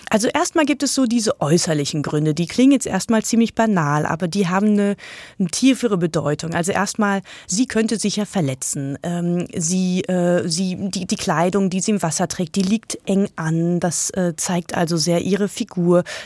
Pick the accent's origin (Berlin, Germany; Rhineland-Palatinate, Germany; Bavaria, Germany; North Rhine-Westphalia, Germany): Berlin, Germany; und das kennen Sie ja auch, als Berliner Surfer, dann ist man ja im Zweifelsfall auch immer überall fremd.